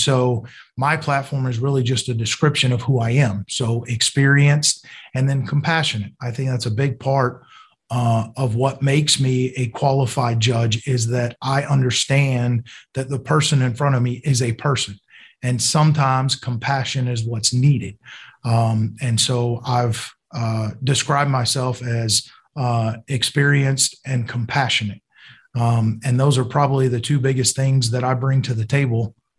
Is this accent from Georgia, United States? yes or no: yes; Columbus, Georgia, United States; born there; I was born in Fort Benning, which is over in Columbus, Georgia. My grandfather's retired military, so that's kind of the connection to Columbus.